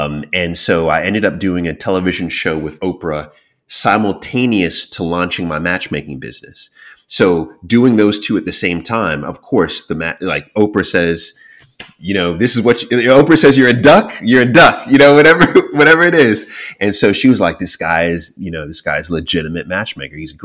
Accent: New York, United States; By the way, my wife was freaked out when she saw that for the first time because, you know, I'm from New York.

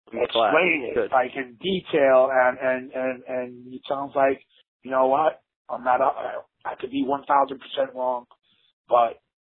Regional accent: New York, United States; I grew up in New York, man, like in the crack boom era.

